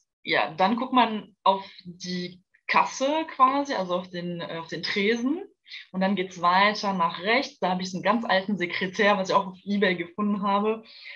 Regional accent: southern France, France; ich komme aus Südfrankreich. Ich habe nichts mit der Bretagne zu tun.

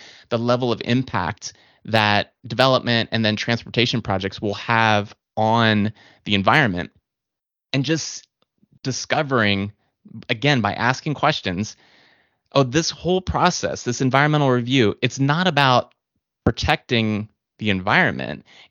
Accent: Virginia, United States; So growing up in Northern Virginia, the suburbs of Washington, D.C., I was very familiar with traffic.

